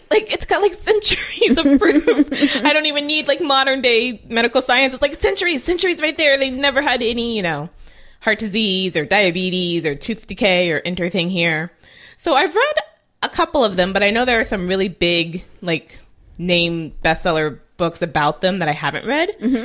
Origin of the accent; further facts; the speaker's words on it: California, United States; I'm from California, and I can tell you right now, my diet is nowhere near healthy.